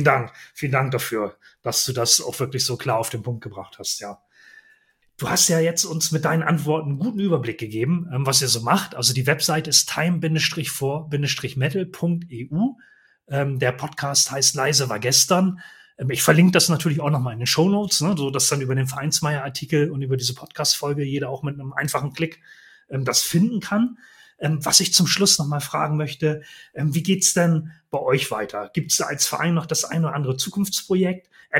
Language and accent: German; Bremen, Germany; Ich komme ja nun auch aus der Bremer Ecke.